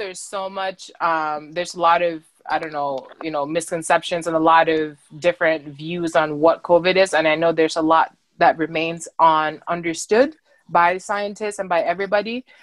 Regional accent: Cameroon; now in United States; So I was born and raised in Cameroon. My family is from the Anglophone side.

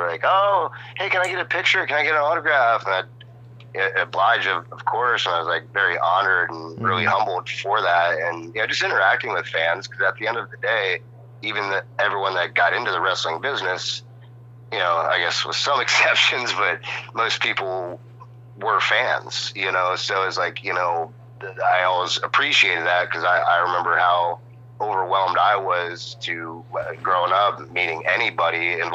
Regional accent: Pennsylvania, United States; I'm from Pennsylvania, so he did it in Allentown, I want to say.

